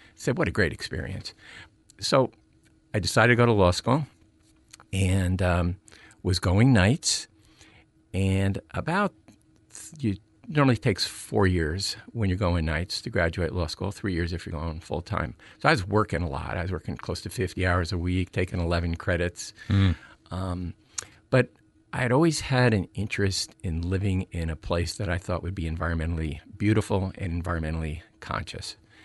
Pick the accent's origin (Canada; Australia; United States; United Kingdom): United States; Clifton, New Jersey; I was born in Passaic General Hospital, lived in Clifton, went to high school there, graduated, and wound up going to college across the river, across the Hudson River into Manhattan